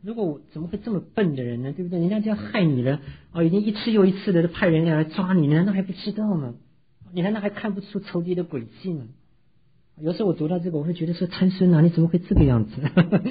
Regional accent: China; 我们中国人说，这个姜太公钓鱼不用鱼饵，愿者上钩啊。

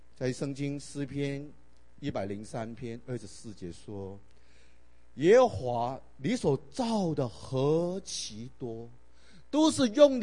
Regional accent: Guangdong, China; 特别我们广东人在香港最后一次海鲜，各种的鱼类海鲜，哇，应有尽有。

